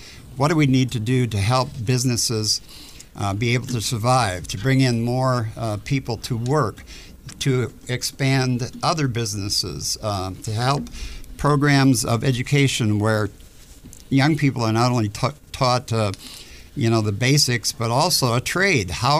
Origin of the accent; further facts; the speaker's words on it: Austin, Texas, United States; I was born and raised in Austin, grew up in Austin, and have found Austin to be my home through the years. Even when we didn't live here, my parents lived here.